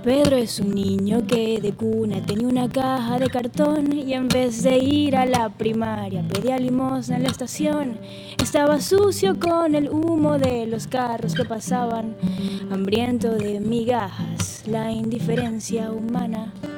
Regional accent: Venezuela; now in Miami, United States; Qué casualidad que estaba acá en Miami, tenía una semana de llegar. Yo me vine como una loca, me vine de Venezuela

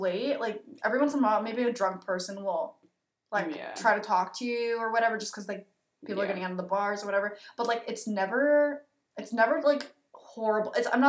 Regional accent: Canada; on the scale of bitterness, we're still Canadian.

